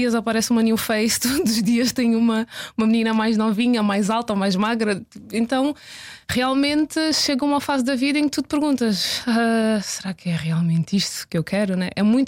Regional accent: Luanda, Angola; moved away as an adult; also born or lived in Leeds; Eu saí de Luanda aos 18, fui para Leeds, norte de Inglaterra.

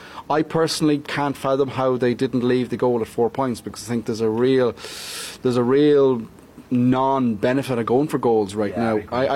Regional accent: Galway, Connacht, Ireland; I grew up here in Galway. It's football, football, football.

